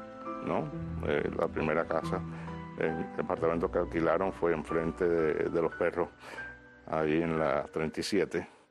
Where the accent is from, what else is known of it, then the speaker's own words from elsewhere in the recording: Cuba; Pero soy cubano, siempre en el sentido cubano, parte porque la familia nuestra ha estado en Cuba, parte de la familia desde 1512.